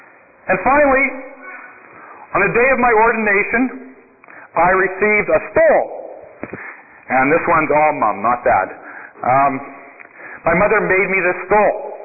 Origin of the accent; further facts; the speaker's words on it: Regina, Saskatchewan, Canada; born there; I was baptized at Our Savior's Lutheran Church in Regina, Saskatchewan